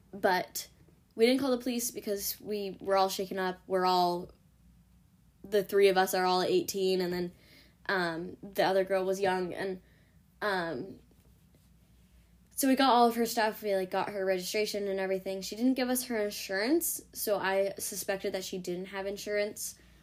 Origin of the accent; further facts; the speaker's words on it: New England, United States; And then I'm gonna get her a Dunkin' Donuts gift card, because we're from New England.